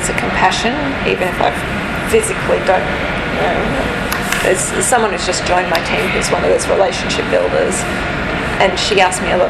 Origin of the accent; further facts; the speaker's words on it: Bundaberg, Queensland, Australia; my hometown is... It's Bundaberg, which is in Queensland. It's regional. It's quite a racist and homophobic, and in a lot of ways not a safe place.